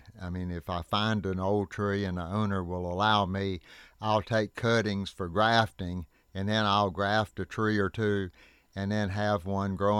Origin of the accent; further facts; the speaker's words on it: North Carolina, United States; I grew up in Iredell County, and that's near the county seat there, Statesville.